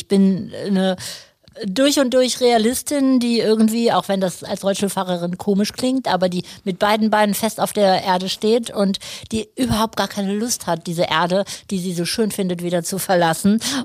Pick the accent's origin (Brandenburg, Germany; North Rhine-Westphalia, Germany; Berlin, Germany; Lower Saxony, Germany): Lower Saxony, Germany; Ich komme aus der Nähe von Lüneburg. Ich bin in einem kleinen Ort aufgewachsen, in dem sehr, sehr viel Dynamik herrscht, obwohl es ein ganz so kleiner Ort ist. Ich bin als viertes Kind von vier Kindern groß geworden.